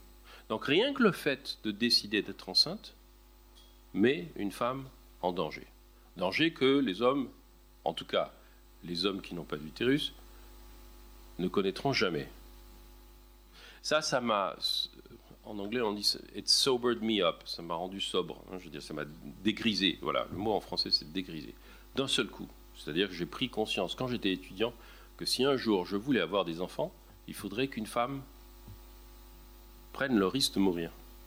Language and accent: French; Algiers, Algiers Province, Algeria; born there; je suis né à Alger.